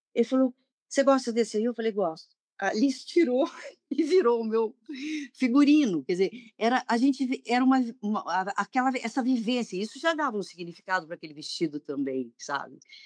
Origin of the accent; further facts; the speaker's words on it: Presidente Prudente, São Paulo, Brazil; a minha adolescência, eu passei em Presidente Prudente, meu pai trabalhou lá